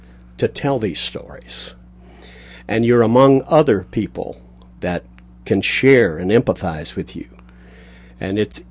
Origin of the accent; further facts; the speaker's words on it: North Carolina, United States; It's funny that being in Vietnam, home, I was from North Carolina at the time.